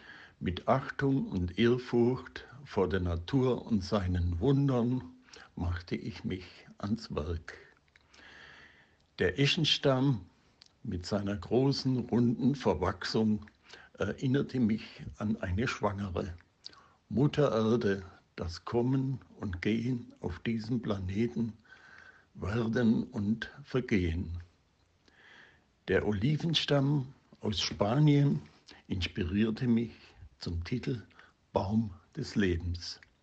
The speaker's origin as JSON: {"language": "German", "town": "Bad Waldsee", "region": "Baden-Württemberg", "country": "Germany", "tie": "born or raised there", "said": "wurden in der Nähe meiner Heimatstadt Bad Waldsee gefunden."}